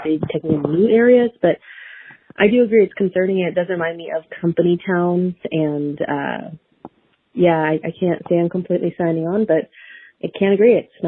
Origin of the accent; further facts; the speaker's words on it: Nevada, United States; I just want to say I am from Nevada